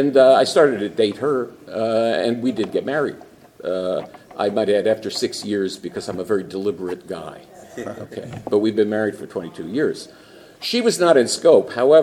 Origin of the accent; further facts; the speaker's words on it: New York City, New York, United States; I come from New York City. I'm a child of working class immigrant parents. They're from Eastern Europe.